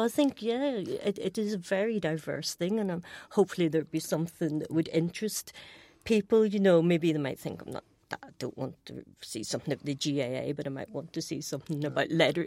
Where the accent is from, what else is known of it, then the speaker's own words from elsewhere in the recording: Belfast, Northern Ireland, United Kingdom; coming from Belfast, you know, I'm told I'm British, and then, of course, I feel I'm Irish